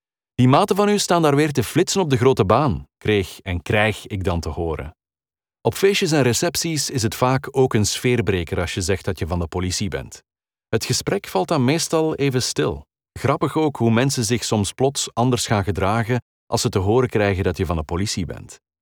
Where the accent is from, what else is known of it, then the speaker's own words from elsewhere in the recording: Ledenberg, Flanders, Belgium; Een Engels klinkende naam, maar toch ben ik geboren en getogen Belg. Ik groeide op in Ledenberg en ben zo Gents als Waterzooi, Mastelle of Cuberdons. Mijn grootvader was een Canadees uit Edmonton, Alberta.